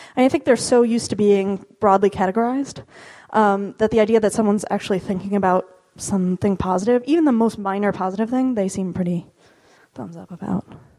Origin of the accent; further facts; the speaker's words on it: Midwest, United States; And I'm not dissing on the Midwest. I'm from the Midwest.